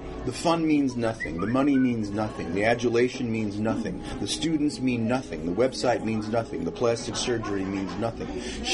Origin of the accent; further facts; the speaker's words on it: New York, United States; I mean, I'm from Long Island. I played handball. I was bar mitzvah in a a reform synagogue.